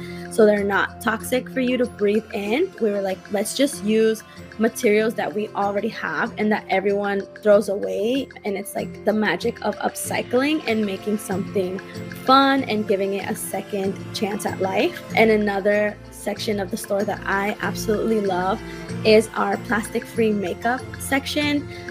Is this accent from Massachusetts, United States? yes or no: yes; Boston, Massachusetts, United States; also born or lived in Cali, Colombia; So I'm currently 23 and I was born in Cali, Colombia. My parents brought me to Boston when I was 3 years old. So I've been in Boston for the past 20 years and I've been very local.